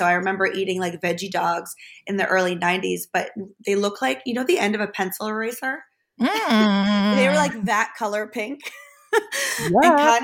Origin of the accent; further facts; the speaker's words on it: Germany; And I, like I said, I grew up in Germany.